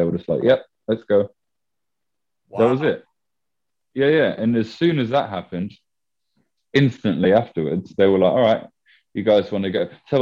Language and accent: English; England, United Kingdom; I'm trying to make myself a cup of tea because I'm English